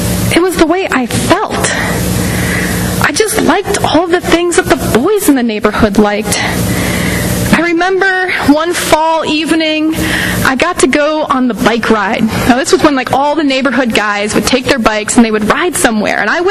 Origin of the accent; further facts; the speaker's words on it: South Dakota, United States; So I grew up in South Dakota, so I don't think anybody here today knew me when I was young.